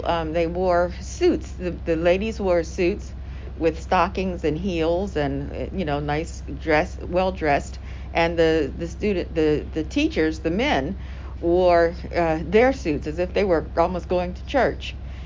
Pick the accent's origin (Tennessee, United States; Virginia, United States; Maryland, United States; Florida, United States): Maryland, United States; Baltimore; born there; Was born in Baltimore, Maryland.